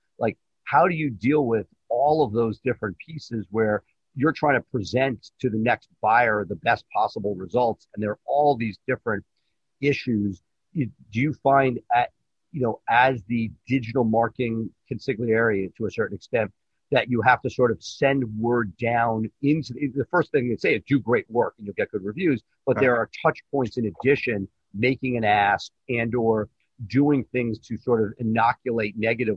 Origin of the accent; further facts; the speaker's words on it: New York, United States; I remember growing up in New York